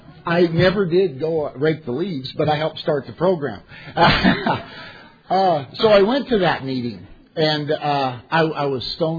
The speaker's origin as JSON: {"language": "English", "region": "Idaho", "country": "United States", "said": "I'm from Idaho."}